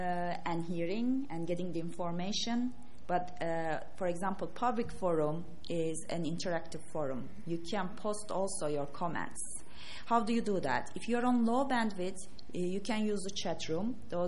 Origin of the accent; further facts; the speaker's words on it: Turkey; English is a second language; I'm from Turkey.